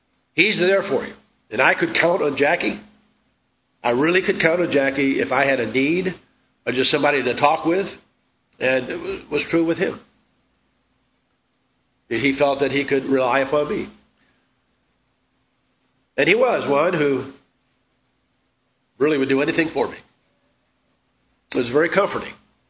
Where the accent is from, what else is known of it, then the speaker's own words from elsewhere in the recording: St. Louis, Missouri, United States; Now, growing up in St. Louis, before I moved with my father, about halfway through my freshman year of high school, I lived with my mother, and we moved all the time.